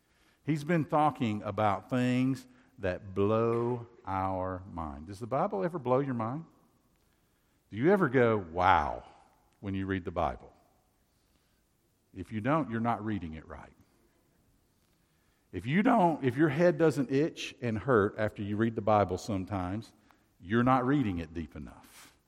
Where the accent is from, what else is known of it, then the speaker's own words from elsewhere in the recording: Tennessee, United States; you've got to deal with the fact that I grew up in Tennessee.